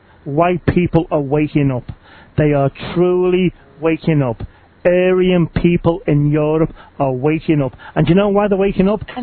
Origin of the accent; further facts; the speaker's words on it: England, United Kingdom; I'm from England, and you know what?